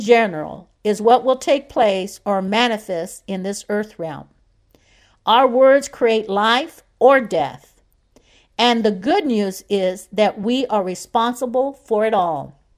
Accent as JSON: {"language": "English", "town": "Kansas City", "region": "Missouri", "country": "United States", "tie": "born or raised there", "said": "I have also received an offer to stay here in my hometown of Kansas City to teach at a ministry school."}